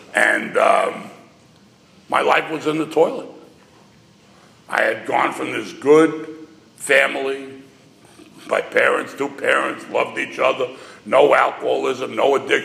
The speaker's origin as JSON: {"language": "English", "town": "New York City", "region": "New York", "country": "United States", "said": "In case you have a hearing problem, I'm from New York City."}